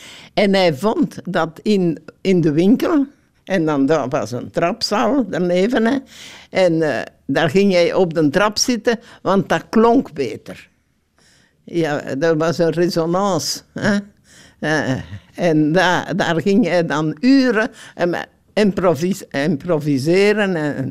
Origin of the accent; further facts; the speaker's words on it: Belgium; We zijn toch Belgen, hè?